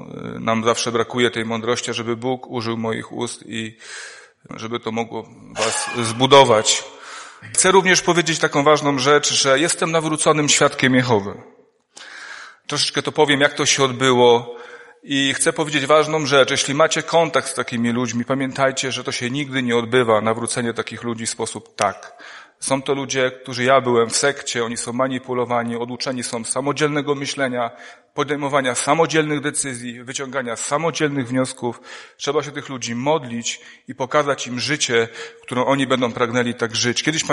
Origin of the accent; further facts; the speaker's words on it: Świnoujście, West Pomeranian Voivodeship, Poland; now in Żory, Poland; Pochodzę ze Świnoujścia. Ogólnie powiem, że macie przepiękne widoki. U nas jest płasko i nic takiego nie ma. Uczęszczam, obecnie mieszkam w Żorach